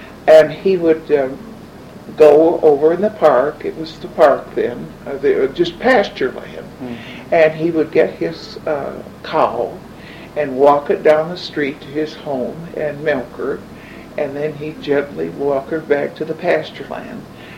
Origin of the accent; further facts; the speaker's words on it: Carroll, Michigan, United States; born there; moved away as an adult; I was born in Carroll, Michigan, 77 years ago, I should say. I made a mistake for you. Came down here in when I was 19 years old. Settled in Plymouth, lived there a year, and then came to Northville.